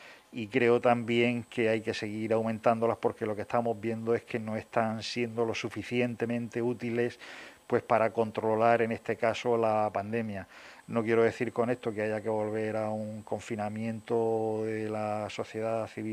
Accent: Region of Murcia, Spain; cosa que nosotros como murcianos

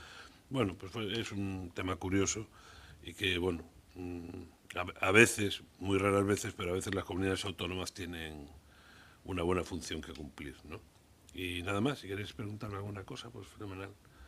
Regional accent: Galicia, Spain; moved away; En mi tierra, en Galicia, solamente los millonarios, los dueños de las grandes conserveras y de los astilleros

